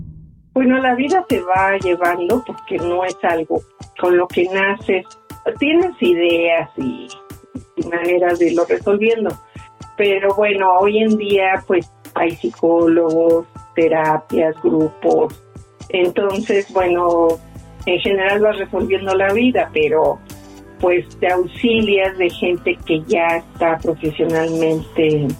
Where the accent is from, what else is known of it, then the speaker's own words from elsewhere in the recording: Mexico City, Mexico; soy de la Ciudad de México.